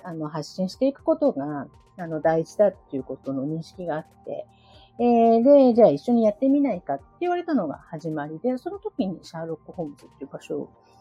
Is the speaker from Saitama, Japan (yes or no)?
yes; Saitama, Japan; now in Yokohama, Japan; 私もともと埼玉の田舎から出てきたんで、埼玉の情報がないのはよくわかるんですけど